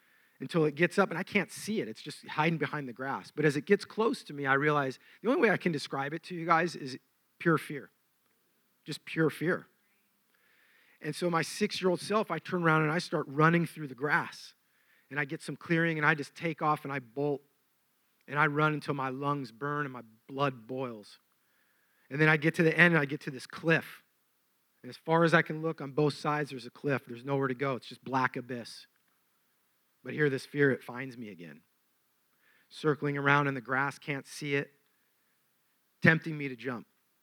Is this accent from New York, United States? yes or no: no; Encinitas, California, United States; I look like a normal kid, you know, blonde hair, blue-eyed kid, growing up in Encinitas.